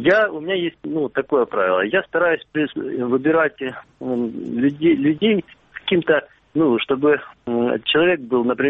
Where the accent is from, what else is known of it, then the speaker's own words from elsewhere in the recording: Luhansk Oblast, Ukraine; Здравствуйте. … я из Луганской области.